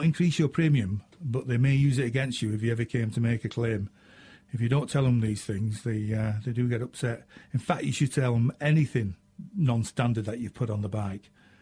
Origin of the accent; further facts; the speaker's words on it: England, United Kingdom; accent: English northern; It's my English northern accent. We do talk a little strange up here.